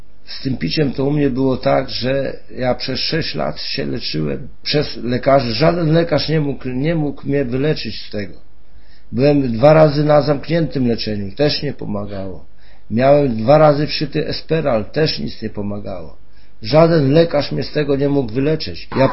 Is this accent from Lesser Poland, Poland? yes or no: no; Kwidzyn, Pomeranian Voivodeship, Poland; mam 55 lat, pochodzę z Kwidzyna. Jest to miasto między Grudziądzem a Malborgiem.